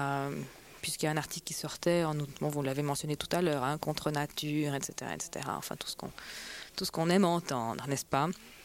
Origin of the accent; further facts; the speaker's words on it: Switzerland; Donc, on pense toujours à ça quand on est suisse.